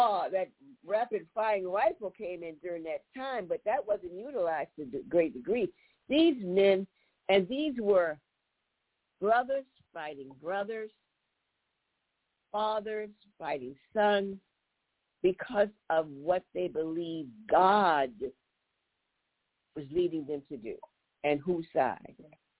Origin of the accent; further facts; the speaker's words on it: Louisiana, United States; when I saw the state of Louisiana, which is my home state